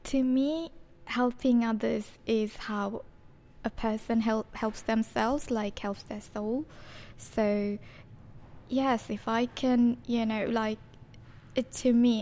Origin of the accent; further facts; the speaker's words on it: Bangladesh; Bangladesh.